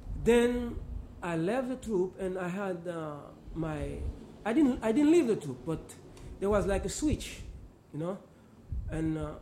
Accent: Port-au-Prince, Ouest, Haiti; In Port-au-Prince, the capital, yeah. And I went to school over there.

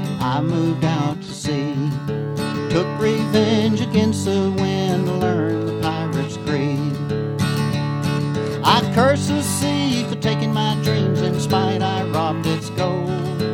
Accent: Gainesville, Florida, United States; When I was growing up in Gainesville, my father bought 80 acres of land just outside the city limits

